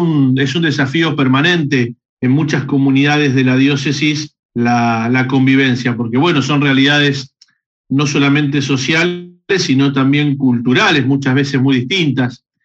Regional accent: Olivos, Buenos Aires Province, Argentina; born there; Yo nací en Olivos, yo soy de zona norte, nací en Olivos

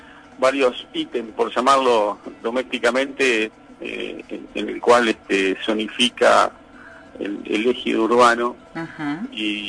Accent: Villaguay, Entre Ríos, Argentina; Villaguay es mi ciudad natal

